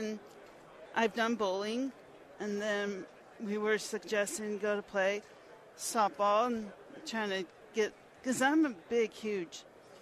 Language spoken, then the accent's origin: English; Phoenix, Arizona, United States; I grew up in Phoenix, Arizona. I was born